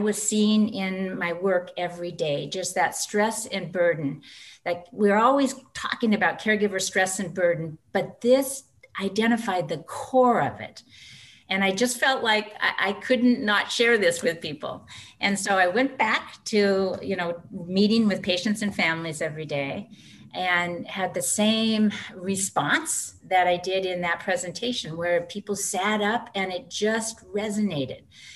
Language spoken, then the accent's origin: English; Seattle, Washington, United States; Well, I am from Seattle, Washington.